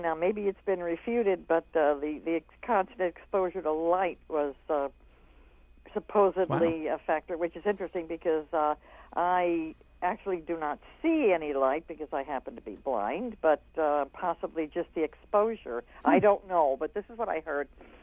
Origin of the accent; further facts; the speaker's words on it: Florida, United States; My first was, I was born and raised in Florida.